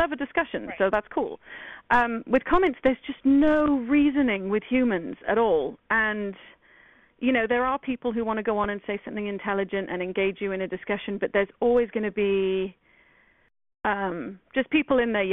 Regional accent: United Kingdom; I didn't go to a prom because I'm British

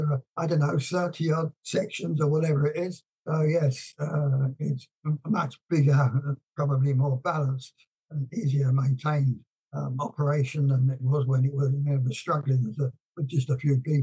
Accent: Dagenham, London, United Kingdom; Why I was brought up in Dagenham

